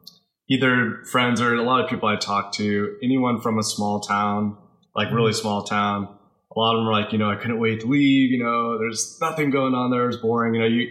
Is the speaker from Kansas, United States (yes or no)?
no; Kearney, Nebraska, United States; now in Texas, United States; So I grew up in small town, Nebraska, actually, a town called Kearney, Nebraska. And, yeah, I was, grew up and lived there for 20 some years. And then, I've been in Texas for like 7 years.